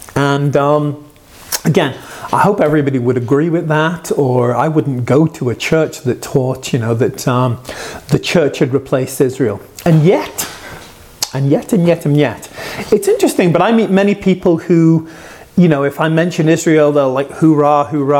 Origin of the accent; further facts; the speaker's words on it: Liverpool, North West England, United Kingdom; born there; I was born in Liverpool, which I call it, you know, the God's paradise, my Mersey paradise. Okay, I love Liverpool. It's a beautiful city. I also grew up in a church culture.